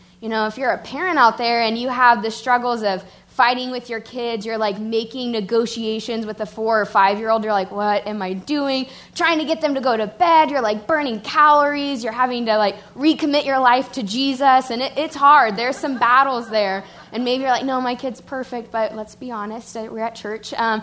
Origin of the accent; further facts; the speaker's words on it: Texas, United States; and we're from Texas, so manners is a really big deal, being polite.